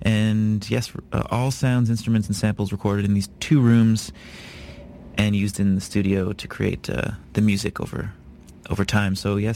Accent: Ottawa, Ontario, Canada; They are from my hometown, and they make Ottawa seem really cool.

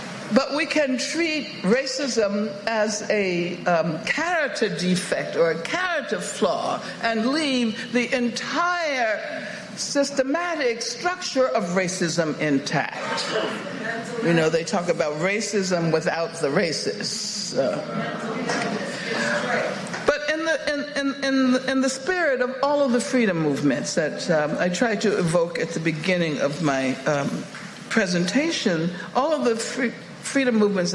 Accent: California, United States; I come from California, and most of the times I'm happy to say that I come from, California, first of all, I live in Oakland

